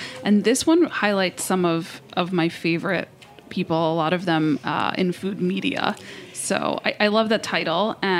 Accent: New York, United States; And I, as a New Yorker, I remember going one. Well, I remember going to Zabar's, but I really remember going to Balducci's.

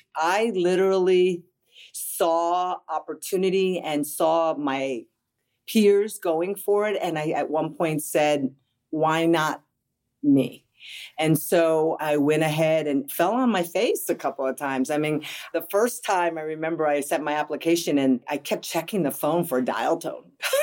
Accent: Union City, New Jersey, United States; So my mom and dad were together. They met. It was one of those whirlwind romances. My dad's Mexican. My mom's Cuban.

